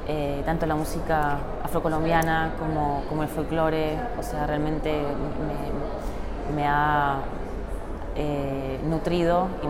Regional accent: Buenos Aires, Argentina; also born or lived in Colombia; soy de Buenos Aires, Argentina.

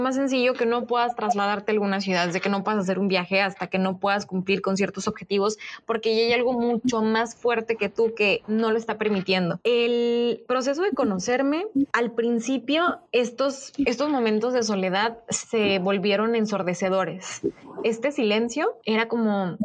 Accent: Mexico City, Mexico; cuando viví en Ciudad de México, de donde soy originaria.

